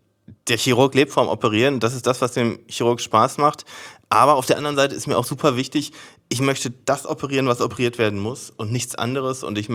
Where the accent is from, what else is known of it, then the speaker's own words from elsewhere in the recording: Dortmund, North Rhine-Westphalia, Germany; Also letztlich bin ich in Dortmunder Osten groß geworden, zur Schule gegangen